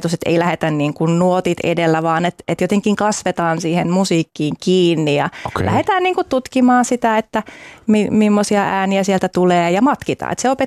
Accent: Vantaa, Uusimaa, Finland; No mä Vantaalta olen alun perin kotoisin, siellä asuttiin perheen kanssa.

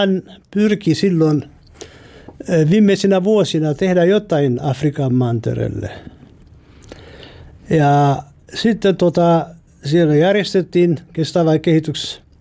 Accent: Ethiopia; first language Amharic; Finnish is a second language; Etiopiassa Etiopian virallinen kieli on amharic.

